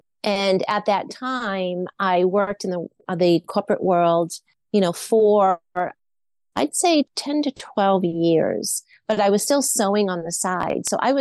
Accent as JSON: {"language": "English", "region": "New England", "country": "United States", "said": "I basically wanted to go to college in Boston because I am from New England."}